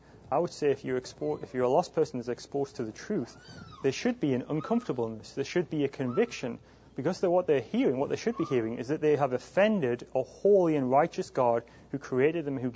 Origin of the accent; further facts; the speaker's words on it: England, United Kingdom; You know, my home country in England